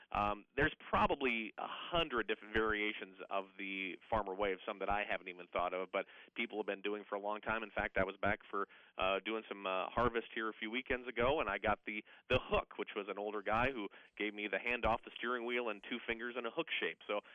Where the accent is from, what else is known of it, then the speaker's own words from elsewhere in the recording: Iowa, United States; Yeah, you know, I grew up here in Iowa and went away for about 5 years and moved to Wisconsin for a job there doing in radio.